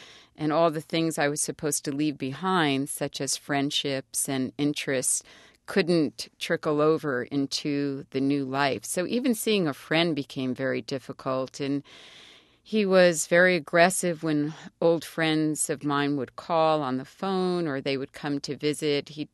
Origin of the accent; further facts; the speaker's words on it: New York City, New York, United States; I grew up in New York City.